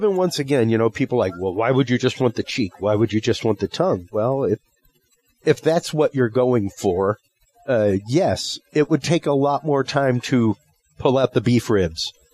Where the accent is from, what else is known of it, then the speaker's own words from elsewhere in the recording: Louisiana, United States; And it's interesting because I'm Cajun.